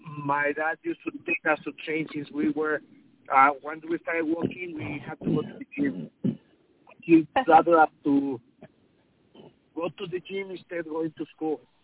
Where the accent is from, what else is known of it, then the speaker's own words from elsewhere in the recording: Mexico City, Mexico; English is a second language; now in Los Angeles, United States; Yeah, I'm from Mexico City, but I moved into Los Angeles, California in 1988.